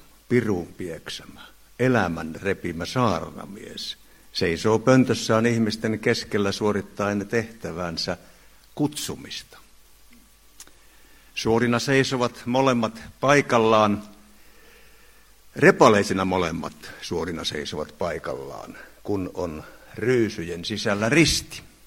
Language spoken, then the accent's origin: Finnish; Oulu, North Ostrobothnia, Finland; olen Oulusta kotoisin, eli pohjalaiseksi itseni kyllä tituleeraan